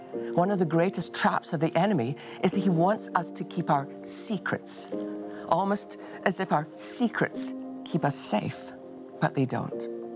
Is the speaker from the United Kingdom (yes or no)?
yes; Scotland, United Kingdom; accent: Scottish; now in Texas, United States; And I hope that between that and my Scottish accent, you're able to make out what I'm actually saying.